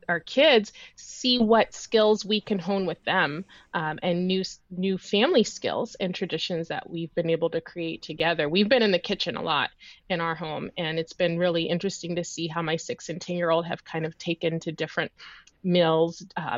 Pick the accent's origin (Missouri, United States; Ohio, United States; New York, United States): Ohio, United States; Columbus; Growing up, I grew up in Columbus, Ohio, and I'm the eldest of 4.